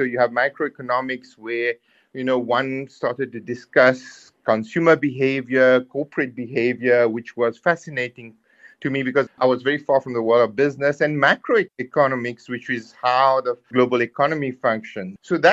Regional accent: Mauritius; moved away as an adult; also born or lived in United Kingdom; No, I grew up in Mauritius, but then after my matric, I went to the UK where I did most of my further studies, my undergrad, postgrad, and then chartered accountancy qualifications.

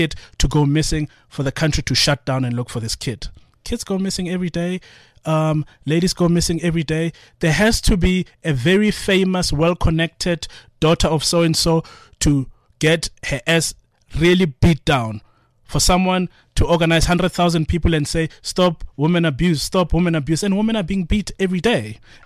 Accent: Atteridgeville, Gauteng, South Africa; Attridgeville.

